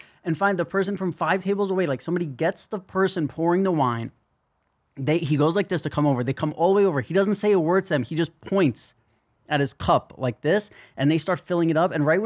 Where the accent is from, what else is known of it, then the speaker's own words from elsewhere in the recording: New York City, New York, United States; I'm used to, like, you know, growing up in New York City where people are like, you're a fucking idiot.